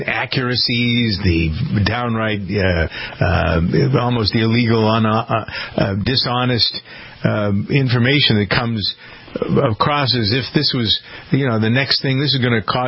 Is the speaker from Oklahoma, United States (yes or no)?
no; Framingham, Massachusetts, United States; born or raised there